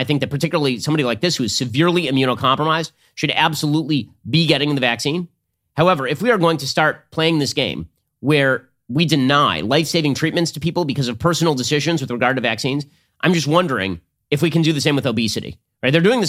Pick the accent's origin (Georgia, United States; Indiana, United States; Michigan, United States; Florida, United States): Florida, United States; Governor DeSantis in the state of Florida, my home state.